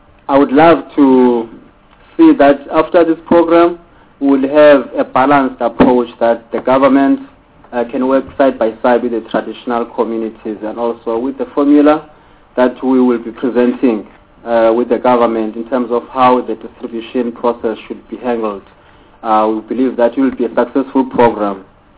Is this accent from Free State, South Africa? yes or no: no; Mtwagu, Eastern Cape, South Africa; I am from Mtwagu, which means the place of Abatwa. And close to my village, Mtwagu, we have another village called Kwekwini